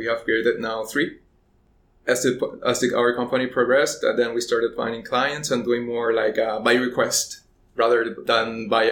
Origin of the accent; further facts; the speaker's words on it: Puerto Rico; now in Japan; I'm from Puerto Rico in the Caribbean.